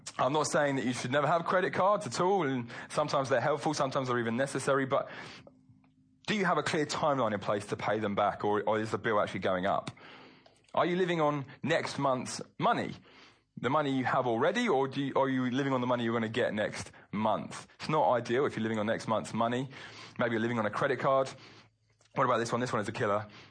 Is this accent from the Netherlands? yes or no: no; England, United Kingdom; Now, I get it, we're all English.